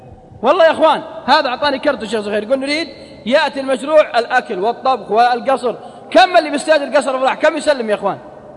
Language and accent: Arabic; Unaizah, Al-Qassim, Saudi Arabia; تفكروا عندنا في القصيم في عنيزة